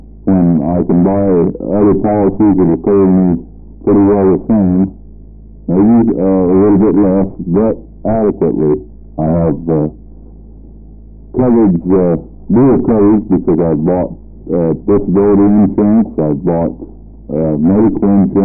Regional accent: Estacada, Oregon, United States; I'm from Estacada. I own one log truck and operate it.

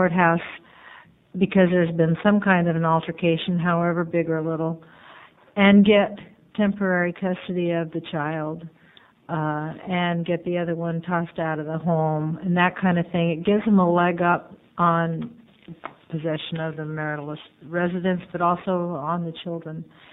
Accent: Oregon, United States; in our county, I'm from Clackamas County as well, there are a huge number of them filed.

